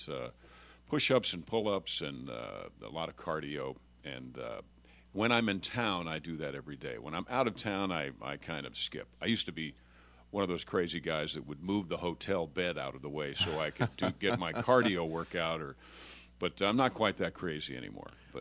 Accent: New York, United States; I'm from New York.

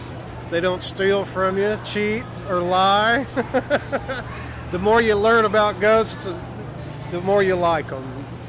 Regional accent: Flower Mound, Texas, United States; I'm 48. I'm from Flower Mound, Texas.

